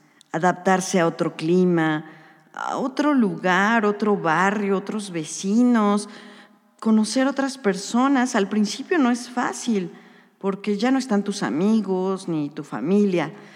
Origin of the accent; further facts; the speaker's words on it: Mexico; muchos migrantes de otros países atraviesan México, porque somos los vecinos de Estados Unidos